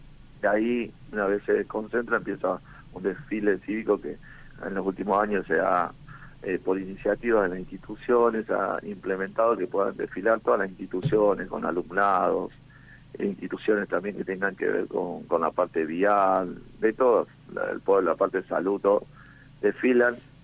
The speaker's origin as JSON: {"language": "Spanish", "town": "Las Garcitas", "region": "Chaco", "country": "Argentina", "tie": "born or raised there", "said": "siempre estoy muy atento a cualquier acontecimiento que sucede en mi pueblo, en este caso el acontecimiento más importante, que es el aniversario 78 de Las Garcitas."}